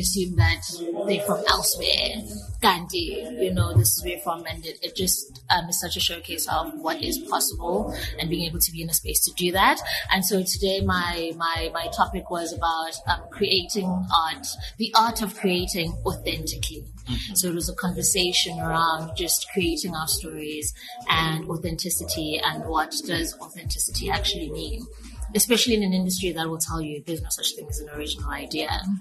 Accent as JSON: {"language": "English", "town": "Umlazi", "region": "KwaZulu-Natal", "country": "South Africa", "tie": "born or raised there", "said": "because I was raised in Mlazi. You know, I'm from here"}